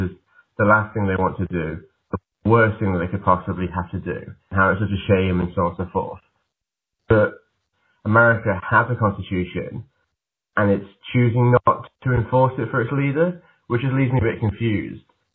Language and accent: English; United Kingdom; now in Ireland; I'm calling from Leinster. As you may guess from my accent, I'm not from the US. I'm from the UK, where we have a parliamentary system.